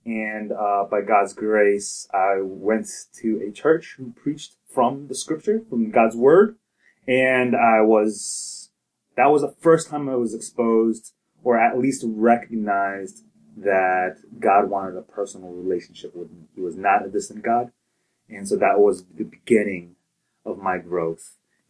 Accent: New York, United States; also born or lived in New Jersey; I would say mostly upstate New York and a little bit of New Jersey, sprinkled in there somewhere.

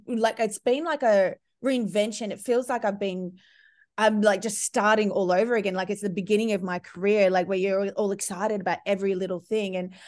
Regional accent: Melbourne, Victoria, Australia; we're from Melbourne, yeah, and we had quite a severe lockdown.

